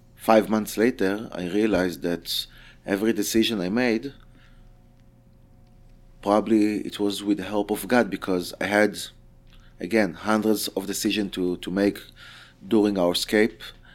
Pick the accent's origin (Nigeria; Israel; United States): Israel; Rishon LeZion, Central District; born there; English is a second language; now in Tel Aviv, Israel; I'm 38 years old. I live in Tel Aviv for the last 20 years. I was born in Rishon LeZion, so it's quite close to each other.